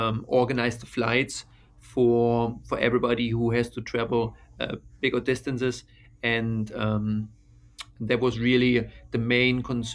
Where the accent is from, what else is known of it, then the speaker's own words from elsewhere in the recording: Germany; English is a second language; So I'm originally from Germany, so I still follow a lot of news sites and a lot of media from Germany.